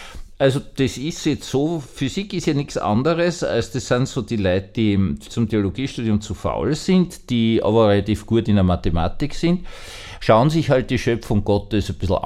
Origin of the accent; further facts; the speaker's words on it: Austria; ich bin als Österreicher nicht alleine mit dieser politischen Situation